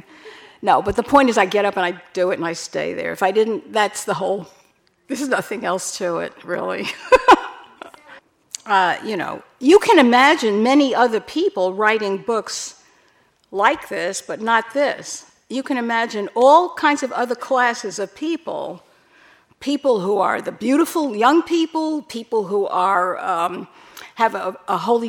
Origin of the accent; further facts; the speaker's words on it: Bronx, New York, United States; people who grew up on Park Avenue don't seem able to make as much hay out of growing up on Park Avenue as we did coming out of working class Bronx